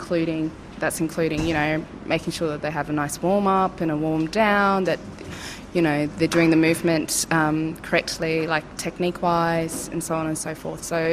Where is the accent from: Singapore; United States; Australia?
Australia; Yirrkala, Northern Territory; I'm from Yirrkala in northeast Arnhem Land